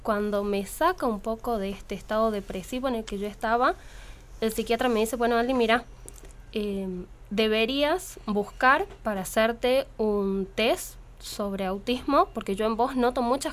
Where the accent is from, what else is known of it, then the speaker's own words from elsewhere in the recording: Valle Viejo, Catamarca, Argentina; 25 años, soy de Valle Viejo